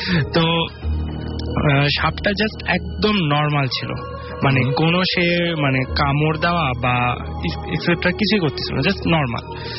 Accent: Dinajpur, Rangpur Division, Bangladesh; দিনাজপুর থেকে এসেছি।

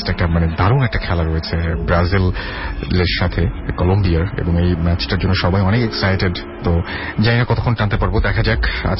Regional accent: Sunamganj, Sylhet Division, Bangladesh; আমার গ্রামের বাড়ি সিলেট সুনামগঞ্জ।

